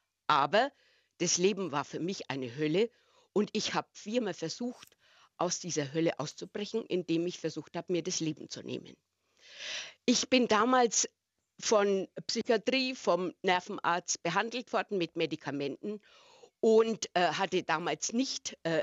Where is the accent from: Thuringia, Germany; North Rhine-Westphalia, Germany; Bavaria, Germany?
Bavaria, Germany; Meine Heimat ist Franken gewesen und ich kam durch eine Liebe hier nach Norddeutschland.